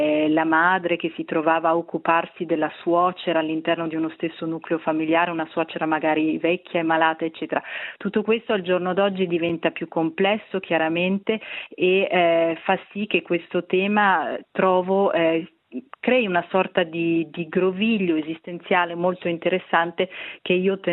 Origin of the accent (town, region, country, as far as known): Brissago, Ticino, Switzerland; born or raised there